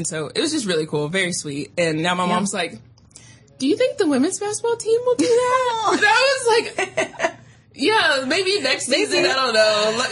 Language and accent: English; Frankfurt, Hesse, Germany; I grew up in Frankfurt.